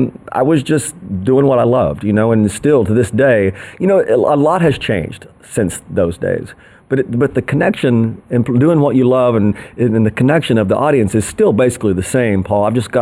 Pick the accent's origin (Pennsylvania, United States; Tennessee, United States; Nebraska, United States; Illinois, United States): Tennessee, United States; Knoxville; You know, you're growing up as a kid in East Tennessee